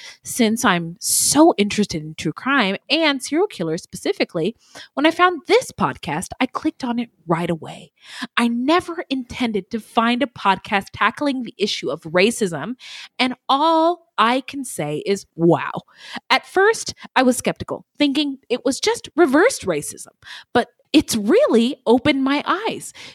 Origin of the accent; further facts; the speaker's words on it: California, United States; when I was growing up in the Bay Area in the 90s